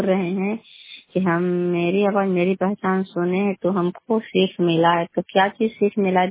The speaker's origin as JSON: {"language": "Hindi", "region": "Bihar", "country": "India", "said": "घर कल्याणपुर वाली बेलछी पंचायत प्रखंड चंदे जिला नालंदा का निवासी हूँ।"}